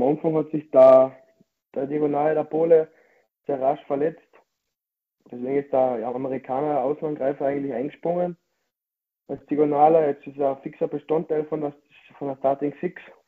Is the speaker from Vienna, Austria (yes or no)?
no; Bleiburg, Carinthia, Austria; was einfach Bleiburg, meine Heimat, einfach nicht zu bieten hat